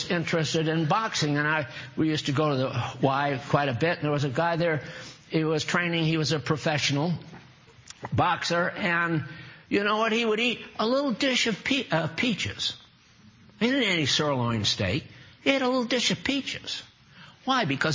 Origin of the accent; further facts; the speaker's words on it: United States; We're Americans. I'm an American. I've been raised in this country, and I know how we do.